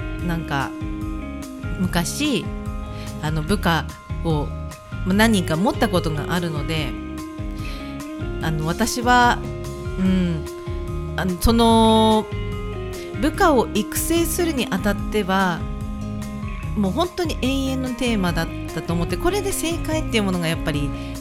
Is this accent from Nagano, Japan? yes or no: yes; Ueda, Nagano, Japan; 私がね、長野県上田市出身だからっていうわけではなくて